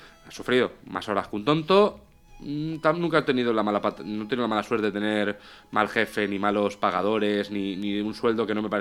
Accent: Valencia, Valencian Community, Spain; Yo soy muy valenciano, es decir, y no díscolo ni tal, me encanta mi ciudad, me encanta mi gente, me encanta mi cultura

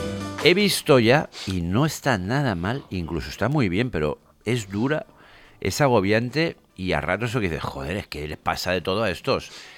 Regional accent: Spain; porque ya no somos los españoles siempre los malvados cuando estábamos por allí.

